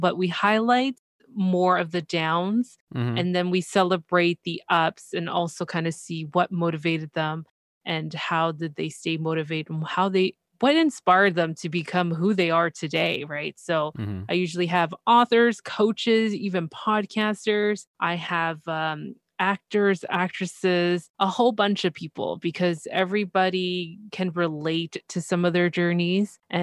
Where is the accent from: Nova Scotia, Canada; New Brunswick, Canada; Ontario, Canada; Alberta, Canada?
Ontario, Canada; Toronto; Specifically. So I'm from Toronto, Ontario, Canada. Toronto being the city, which most of you already heard or hear about. And Ontario is the province. I know you guys have states, but we have provinces.